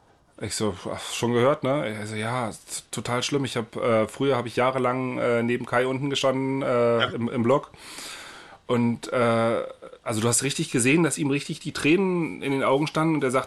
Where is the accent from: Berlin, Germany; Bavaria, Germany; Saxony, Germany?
Berlin, Germany